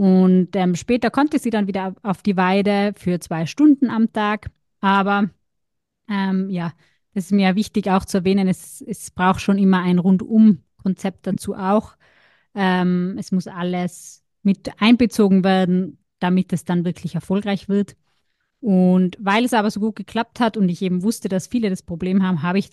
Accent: Austria; ich komme aus Österreich und das hört man vielleicht ein bisschen an meinem Akzent.

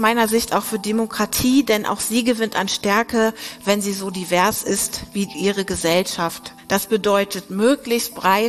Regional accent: Germany; Sie hören schon, ich komme aus Deutschland, meine Beispiele werden, das ist auch historisch passend, natürlich auch aus Deutschland, aber auch aus Italien kommen.

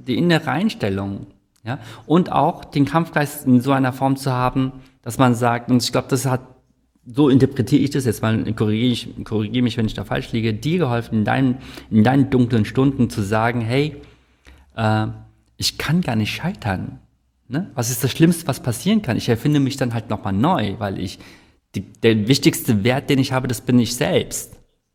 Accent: South Korea; now in Germany; Ich bin ja auch Koreaner und ich sehe halt, wie in Korea das gemanagt wird

